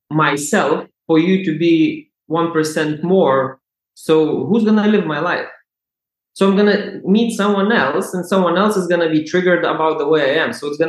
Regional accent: Lithuania; English is a second language; moved away; Like, because I come from Eastern Europe, from Lithuania. Like, when first I came, it was like, and there's too many thank yous.

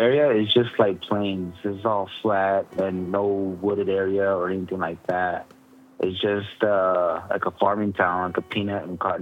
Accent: Seagrave, Texas, United States; it's kind of like a small town I'm from, named Seagrave.

